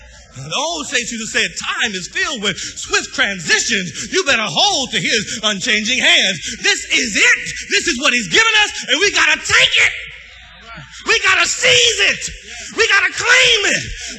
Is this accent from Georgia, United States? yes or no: no; California, United States; I'm from California, born, raised California.